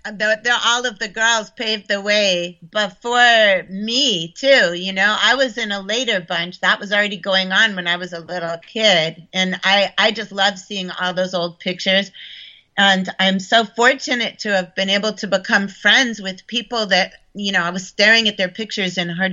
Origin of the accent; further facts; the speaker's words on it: Connecticut, United States; also born or lived in New York; when I was really small, I lived in upstate New York on a farm, and then by the time I was nine, I was living in Connecticut